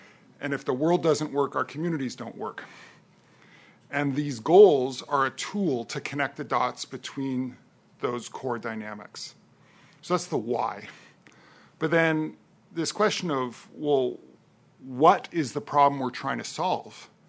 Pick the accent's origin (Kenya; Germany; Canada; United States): Canada; I'm Canadian, so I have a lot of Canadian reference points in my head every day